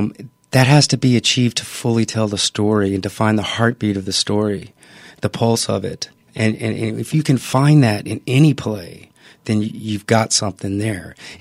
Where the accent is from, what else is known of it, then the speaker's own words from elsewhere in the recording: the South, United States; We're from the South.